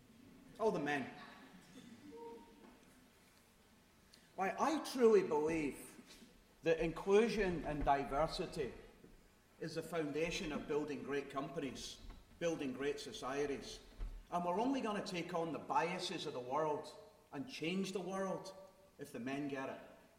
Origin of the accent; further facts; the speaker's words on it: Glasgow, Scotland, United Kingdom; I'm from Glasgow, and when I was a baby, Glasgow was a microcosm of Northern Ireland, right?